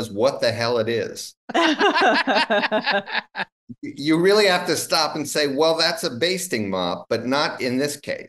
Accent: Ohio, United States; born or raised there

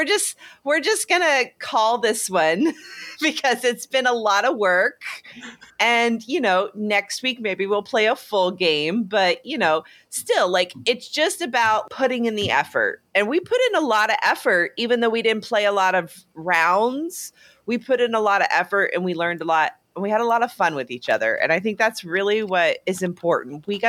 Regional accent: Canada; We are French Canadian.

